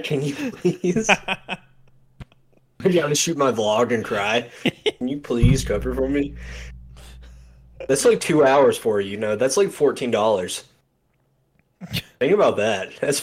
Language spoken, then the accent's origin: English; Ireland; But I know I'm Irish, but fuck, like it was literally like we had like bottles of Jameson.